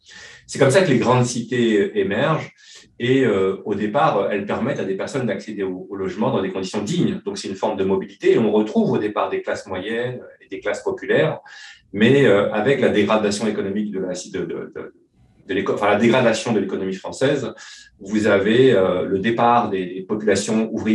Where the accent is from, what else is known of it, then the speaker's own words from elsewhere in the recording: Île-de-France, France; Si je prends ma région d'origine, la région parisienne, cette banlieue